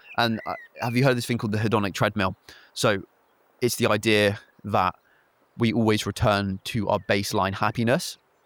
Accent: South East England, United Kingdom; moved away as an adult; now in Cornwall, United Kingdom; going to Cornwall, of escaping Kent, of being as far away as possible, like being 6 hours away from my hometown

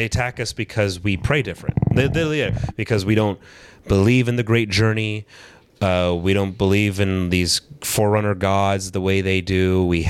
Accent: United States; I'm an American. The Pope doesn't matter to me.

